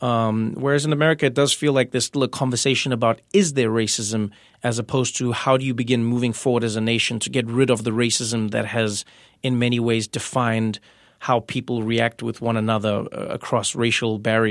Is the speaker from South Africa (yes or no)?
yes; South Africa; when I was growing up in South Africa